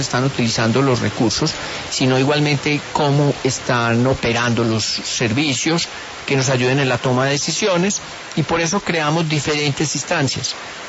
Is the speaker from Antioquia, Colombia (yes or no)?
yes; Antioquia, Colombia; Los paisas lo que tenemos es primero un gran sentido de pertenencia por nuestra tierra.